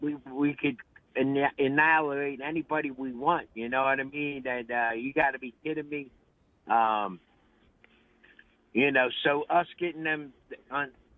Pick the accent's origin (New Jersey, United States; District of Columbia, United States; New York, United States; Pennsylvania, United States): Pennsylvania, United States; Philadelphia; Now, I'm from Philadelphia, and we don't have many crops here in Philadelphia